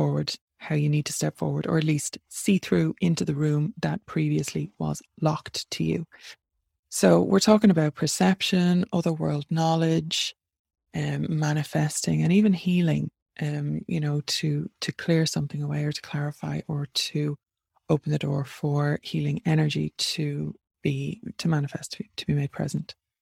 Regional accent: Ireland; I am an Irish witch, three, if you want to call me, user of native Irish magic, priest, practitioner, from Ireland.

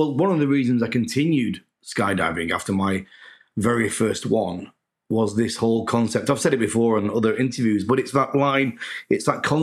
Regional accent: Manchester, North West England, United Kingdom; near my hometown in Manchester.

